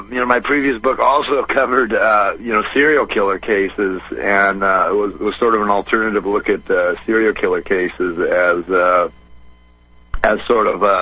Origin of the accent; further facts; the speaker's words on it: Torrance, California, United States; I was born and raised in Torrance, which is one of the beach cities bordering on Manhattan Beach down there.